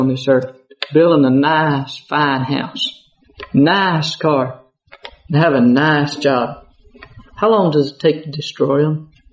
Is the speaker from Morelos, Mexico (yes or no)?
yes; Cuernavaca, Morelos, Mexico; I grew up in Cuernavaca. I lived in Cuernavaca for 13 years. I know the people. I know how they think. I have the problem of thinking in English.